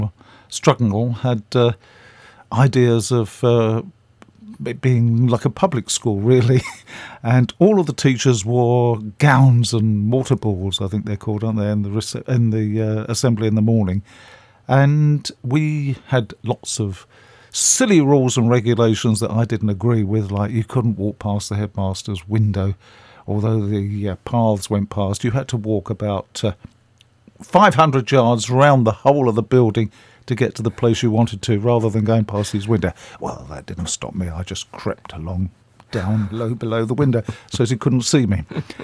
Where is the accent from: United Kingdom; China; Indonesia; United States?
United Kingdom; Barnet, London; born there; I was born in Barnet in Hertfordshire, which is now, of course, the London borough of Barnet. But when I was born there, it was in the county of Hertfordshire. And I'm very proud of the fact that I was born in Hertfordshire and not London.